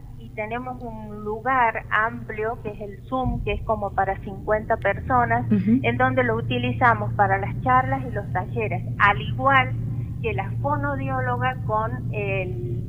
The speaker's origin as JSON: {"language": "Spanish", "region": "Santiago del Estero", "country": "Argentina", "moved": "yes", "lives_now": "Tucumán, Argentina", "said": "Soy de Santiago del Estero, pero hace 30 años vivo aquí."}